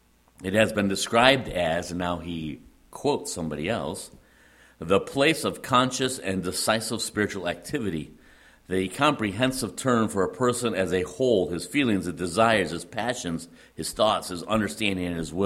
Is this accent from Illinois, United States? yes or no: yes; Illinois, United States; But case in point, obviously I grew up in the Chicago suburbs. And we're used to streetlights being on all night and traffic being pretty much constant.